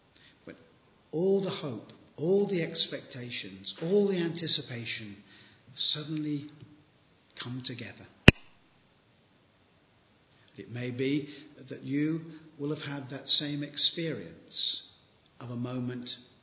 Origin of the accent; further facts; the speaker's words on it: Rushton, East Midlands, United Kingdom; I grew up in Rushton.